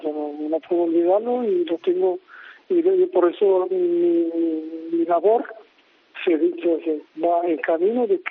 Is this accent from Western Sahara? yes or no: yes; Dakhla, Dakhla-Oued Ed-Dahab, Western Sahara; Entonces yo volví, también volví a Dakhla, que es mi ciudad natal.